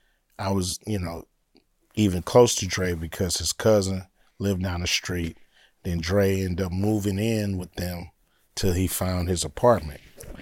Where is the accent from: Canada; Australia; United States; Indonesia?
United States; Los Angeles, California; Know, I'm from L.A. They from Compton. Uh-huh. I'm from South Central.